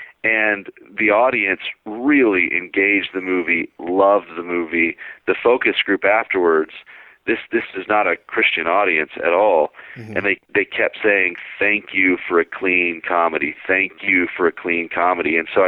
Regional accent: Alabama, United States; Also, we filmed the movie in Alabama, which is my home state

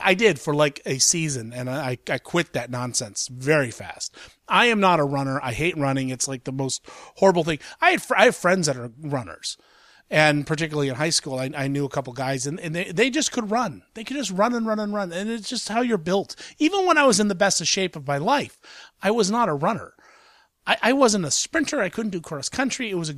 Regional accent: Columbus, Ohio, United States; And growing up in Ohio, in Columbus, Ohio in particular, that's kind of a tough road to go down because you've got OSU, you've got the Browns and the Bengals, you've got the Indians and the Reds.

